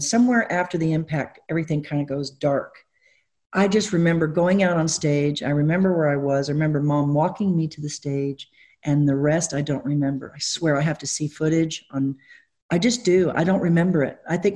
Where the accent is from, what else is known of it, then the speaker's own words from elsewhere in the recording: Kentucky, United States; born there; also born or lived in Nashville, Tennessee; So I was born in Kentucky, 1964. We moved to Hollyweird, went there, came back. If you read the book, we're like literally in the U-Haul at pretty much every couple of years. My mother, Gypsy, we come to Nashville in 1978.